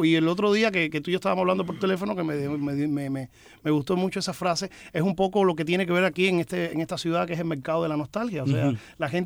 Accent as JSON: {"language": "Spanish", "country": "Cuba", "moved": "yes", "lives_now": "United States", "said": "Si tú supieras que yo llegué a Estados Unidos con el pelo corto. Porque ya cuando salí de Cuba, dije, bueno, ya eso fue una etapa"}